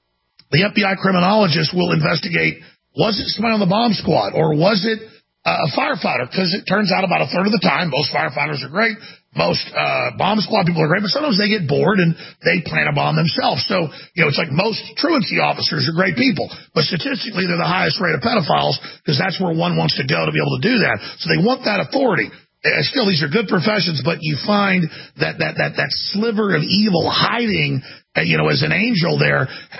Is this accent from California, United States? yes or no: no; Dallas, Texas, United States; when I was growing up in Dallas.